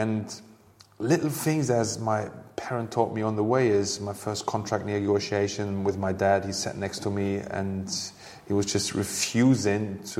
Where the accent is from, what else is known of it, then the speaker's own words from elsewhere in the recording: Hanover, Lower Saxony, Germany; because at that time, Hanover, my hometown club, mm-hmm. and the club I played for as a youngster, they had a cooperation with a mental hospital.